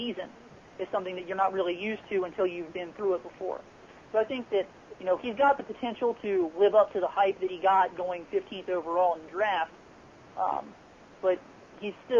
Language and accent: English; Cincinnati, Ohio, United States; born and raised in Cincinnati, loved baseball.